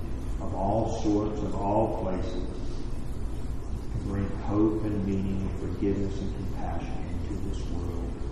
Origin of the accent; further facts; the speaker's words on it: North Carolina, United States; I remember this week when I was a little boy, over 40 years ago now, growing up in North Carolina